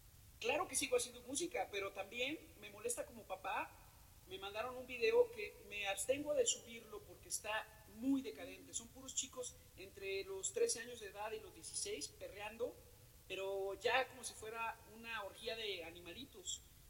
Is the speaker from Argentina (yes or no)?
no; Mexico; como papá y como ciudadano mexicano y del mundo, no voy a dejar de alzar la voz